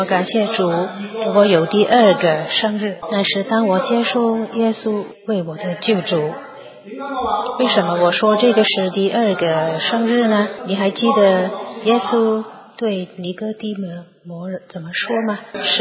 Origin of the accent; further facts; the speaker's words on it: Hong Kong; first language Cantonese; Chinese is a second language; also born or lived in Cuba; 我们就不能回到中国去了，就到香港去了。然后我父亲回到古巴做他的生意，那我们全家就在香港去念书了。所以我的母语是广东话。